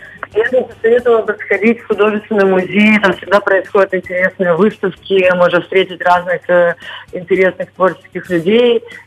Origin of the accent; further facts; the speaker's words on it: Odesa, Odesa Oblast, Ukraine; Как вы знаете, мы из Одессы, а из Одессы пол Одессы живет в Америке.